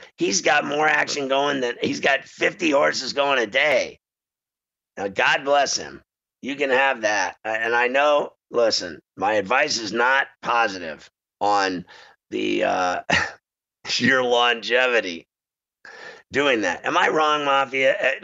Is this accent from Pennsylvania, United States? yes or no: yes; Pittsburgh, Pennsylvania, United States; Anyway, I grew up in Pittsburgh, right? So I'm a huge supporter of the Steel City.